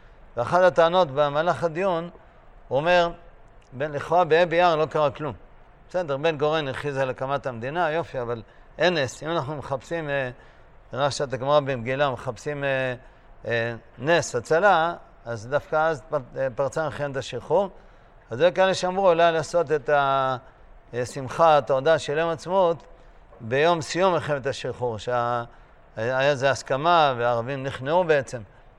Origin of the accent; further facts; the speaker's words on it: Eilat, Southern District, Israel; אילת מנותקת. וזה היה ממש מפחיד, ואני בתור ילד שיחקנו בחפרו שוחות